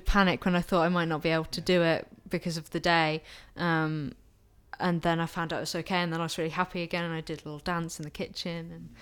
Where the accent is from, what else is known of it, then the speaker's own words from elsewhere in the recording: Bromsgrove, West Midlands, United Kingdom; My date of birth is the 3rd of the 11th, 1989, and I'm from Bromsgrove in Worcestershire.